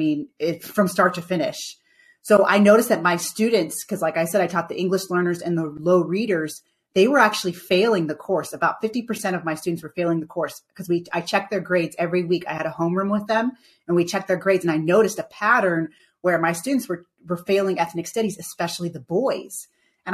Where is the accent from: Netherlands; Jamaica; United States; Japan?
Jamaica; But like, I'm Jamaican. You wouldn't say a Puerto Rican who has brown skin is from Africa, right?